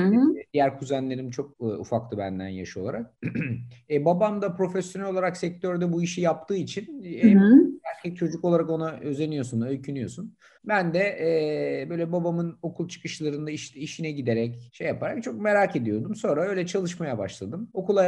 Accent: Istanbul, Turkey; Ben 1975 İstanbul doğumluyum. Bütün okul hayatımı, yani ilk orta lise hepsini İstanbul'da okudum.

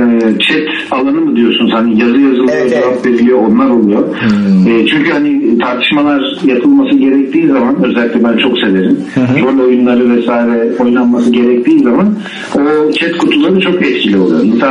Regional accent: Istanbul, Turkey; born there; 72 İstanbul doğumluyum.

